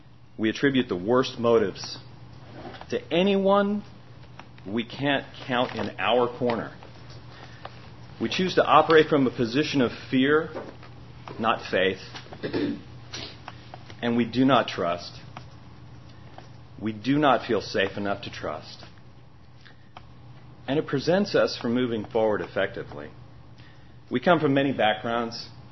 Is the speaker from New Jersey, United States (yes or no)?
yes; Bayonne, New Jersey, United States; I come from an Irish Catholic family. I was born in Jersey City. People don't like to say that. People don't like to say that in Texas. I grew up in Bayonne, New Jersey.